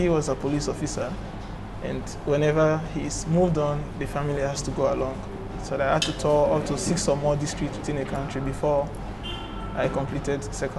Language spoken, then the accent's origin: English; Kenema, Eastern Province, Sierra Leone; also born or lived in Kono / Kambia; I'm actually from the east of the country. My place of origin is in Kenema, but I was born in Kono on the 19th of January, 1985.